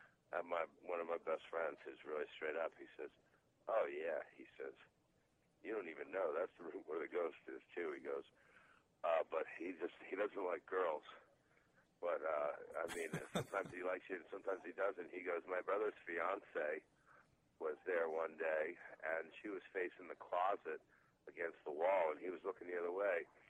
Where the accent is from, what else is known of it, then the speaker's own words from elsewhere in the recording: Pennsylvania, United States; I'm from Pennsylvania, and there's stuff around from the Revolutionary War.